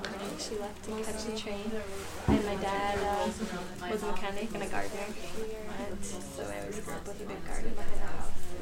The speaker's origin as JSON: {"language": "English", "town": "Long Island", "region": "New York", "country": "United States", "tie": "born or raised there", "lives_now": "New York City, United States", "said": "I'm 24 years old, and I grew up in Long Island, New York. Although now I've been living in New York City for the past 6 years."}